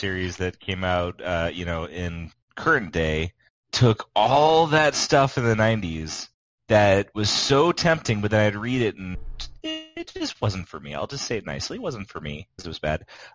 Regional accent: California, United States; I'm from California.

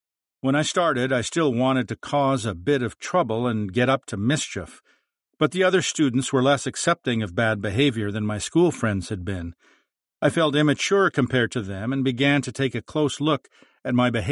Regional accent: Edmonton, Alberta, Canada; my experience growing up in Northeast Edmonton, where these were common topics of conversation.

